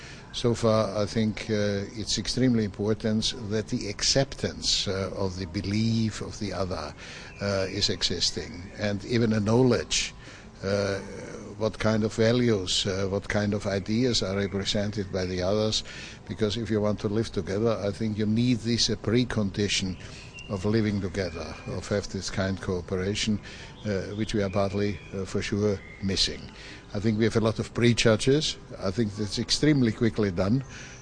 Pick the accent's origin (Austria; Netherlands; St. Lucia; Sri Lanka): Austria; English is a second language; I'm from Austria